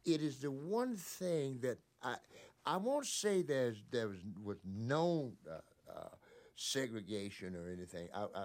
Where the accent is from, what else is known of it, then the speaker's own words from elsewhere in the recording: Greenville, Florida, United States; also born or lived in Albany, Georgia; So I was raised in a little village, I guess you could call it, called Greenville, Florida.